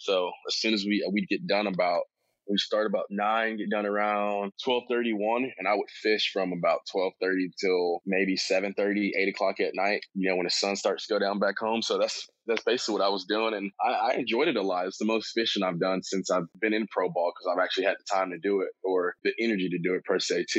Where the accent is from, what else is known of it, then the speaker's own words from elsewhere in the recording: Georgia, United States; You mostly, growing up in Georgia, like if you play baseball, everyone knows everyone.